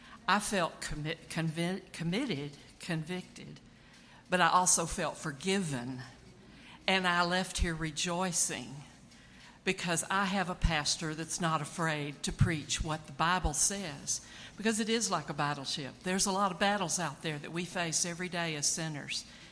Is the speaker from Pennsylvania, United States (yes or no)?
no; Houston, Texas, United States; because I'm from Houston, you know, up the road.